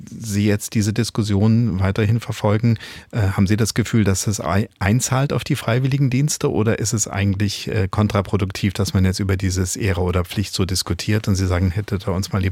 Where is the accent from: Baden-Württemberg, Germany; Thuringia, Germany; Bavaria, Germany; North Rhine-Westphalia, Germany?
Thuringia, Germany; Mühlhausen; Weil ich weiß, Sie leben in Mühlhausen, was meine Heimatstadt ist.